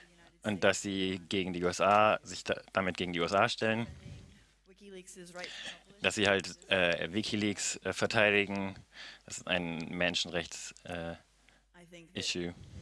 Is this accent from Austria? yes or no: no; Ecuador; Ich bin in Ecuador aufgewachsen und ich habe aber als Journalistin angefangen zu arbeiten in Kanada, bin dann zurück nach Ecuador gegangen